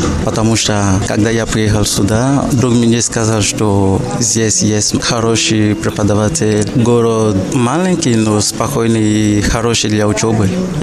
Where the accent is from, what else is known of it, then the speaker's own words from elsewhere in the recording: Côte d’Ivoire; Russian is a second language; now in Kalmykia, Russia; Я приехал из Кот-д'Ивуара. В Западной Африке. Я учил здесь уже почти 5 лет.